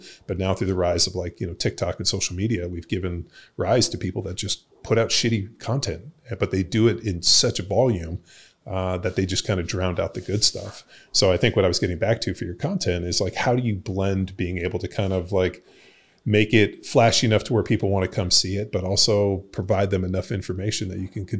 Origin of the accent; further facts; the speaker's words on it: California, United States; so I'm originally from California. And so when we moved to Texas and like lived all over